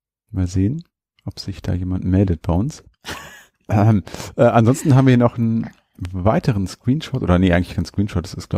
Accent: Hanover, Lower Saxony, Germany; Also wir hatten ja hier bei uns in Hannover auch in Spielzeugläden

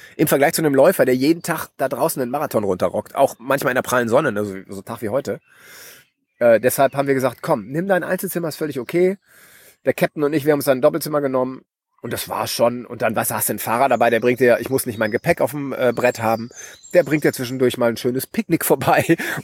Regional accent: West Germany, Germany; ich bin ein Wessi

